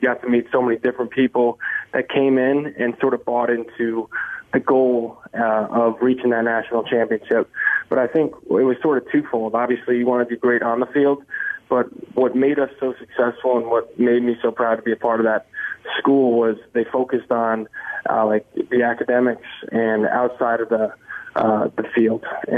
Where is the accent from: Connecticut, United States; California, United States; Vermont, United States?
Connecticut, United States; Easton; Right, so I grew up in Easton, Connecticut.